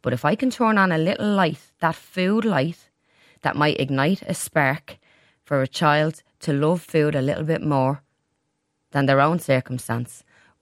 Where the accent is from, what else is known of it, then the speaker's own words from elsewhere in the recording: Santry, Leinster, Ireland; So where I grew up is very, very close to Ballymun. I grew up in Santry.